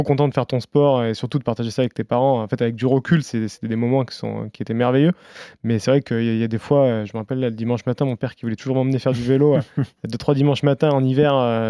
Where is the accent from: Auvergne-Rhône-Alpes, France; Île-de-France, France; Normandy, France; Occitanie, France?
Auvergne-Rhône-Alpes, France; Bah, quand j'étais jeune, bah, en Ardèche, déjà, c'est une région qui est un petit peu particulière.